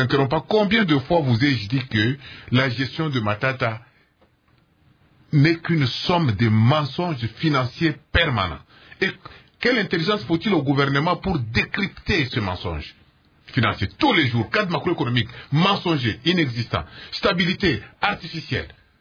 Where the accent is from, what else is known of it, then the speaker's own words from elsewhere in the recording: Cabinda, Angola; Je reçois des images sur Facebook qui me viennent de partout, y compris de chez moi à Cabinda, où une paroisse entière disparaît comme ça, à la faveur d'une bête érosion.